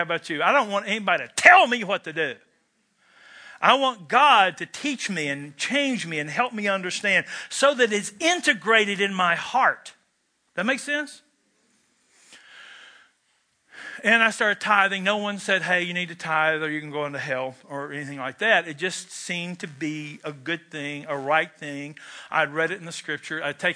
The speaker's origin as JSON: {"language": "English", "region": "Kentucky", "country": "United States", "said": "I started smoking when I was 11. And I'm from Kentucky, where smoking is indeed a spiritual gift."}